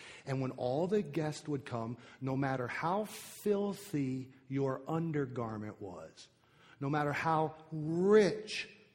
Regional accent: United States; and I'm an American

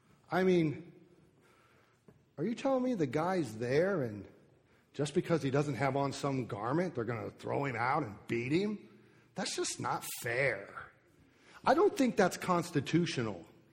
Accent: United States; and I'm an American

